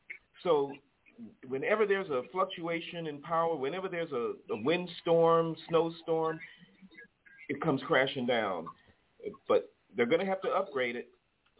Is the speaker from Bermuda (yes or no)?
yes; Bermuda; I grew up in Bermuda on an island. It was a British protectorate, okay?